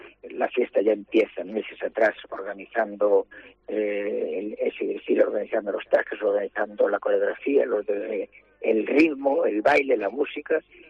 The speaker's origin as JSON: {"language": "Spanish", "town": "Muñoz", "region": "Castile and León", "country": "Spain", "tie": "born or raised there", "said": "Y luego en mi pueblo había, como creo en todos, la figura del meco. Pero yo recuerdo, porque ahora le dan distintas interpretaciones, yo le digo en Muñoz."}